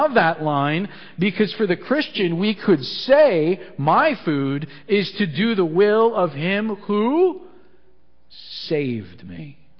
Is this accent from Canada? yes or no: yes; Ontario, Canada; now in Alberta, Canada; because I'm from Ontario, right? Don't hold that against me.